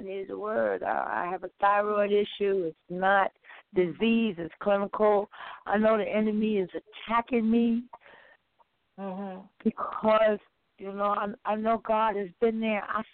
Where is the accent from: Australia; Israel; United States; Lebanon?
United States; Suffolk County, New York; now in Attleboro, United States; Attleboro. Attleboro. I'm originally from Suffolk County, Long Island, New York, the Hamptons.